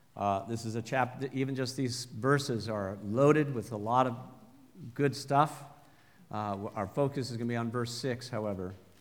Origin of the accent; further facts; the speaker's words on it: Fort Collins, Colorado, United States; I was in high school. There I grew up in Fort Collins.